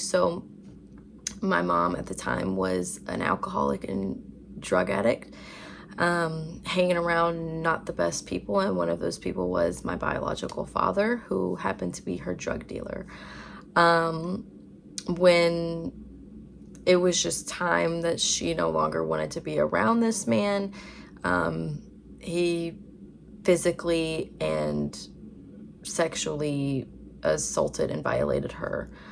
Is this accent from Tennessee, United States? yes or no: yes; Franklin, Tennessee, United States; I am 22 years old and I am from Franklin, Tennessee.